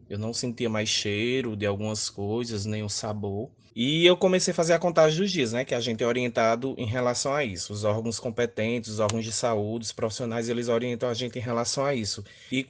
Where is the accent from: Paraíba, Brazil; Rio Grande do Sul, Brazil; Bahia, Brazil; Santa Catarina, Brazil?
Paraíba, Brazil; Santa Gertrudes; eu sou de Santa Gertrudes.